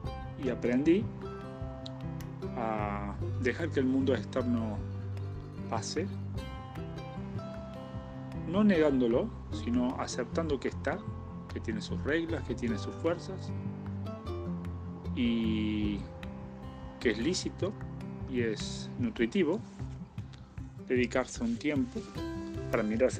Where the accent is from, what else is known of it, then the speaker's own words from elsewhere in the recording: Córdoba, Argentina; also born or lived in Andorra; now in Alicante, Spain; tengo 48 años, soy argentino, nací en Córdoba, 3 años viviendo en Andorra y ahora buscando nuevos aires por España, por Alicante.